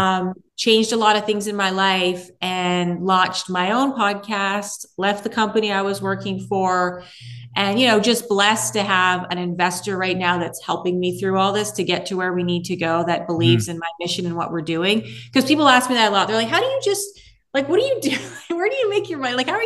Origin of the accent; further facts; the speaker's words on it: Vancouver, British Columbia, Canada; So I was raised in Vancouver, Canada.